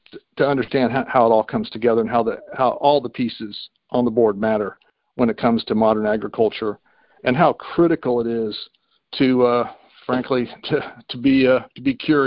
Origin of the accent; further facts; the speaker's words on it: Maryville, Missouri, United States; And he and his father, Ben, grew up in Parnell, Missouri, where I grew up in Maryville.